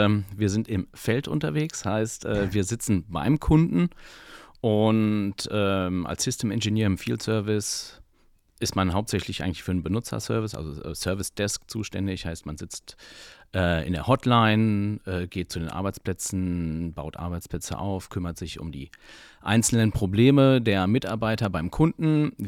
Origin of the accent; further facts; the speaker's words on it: Bochum, North Rhine-Westphalia, Germany; born there; 40 Jahre alt und ja mittlerweile seit knapp 20 Jahren in der IT. Mhm. Gebürtig komme ich aus Bochum, also aus dem Ruhrpott.